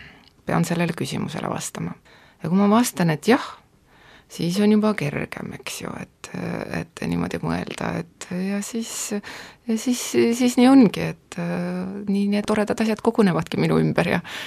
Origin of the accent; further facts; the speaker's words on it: Jõgeva, Jõgeva County, Estonia; ma tegelikult olen pärit Jõgeva linnast, sellisest väikesest linnast ja